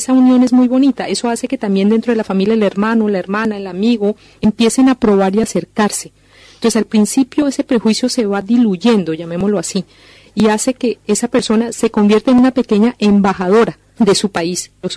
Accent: Colombia; now in Spain; yo soy una mujer colombiana con título homologado, manejo el español

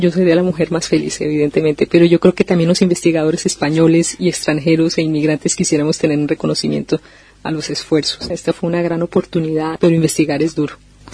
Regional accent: Colombia; now in Spain; yo soy una mujer colombiana con título homologado, manejo el español, he respetado las leyes desde aquí, soy egresada de una universidad española

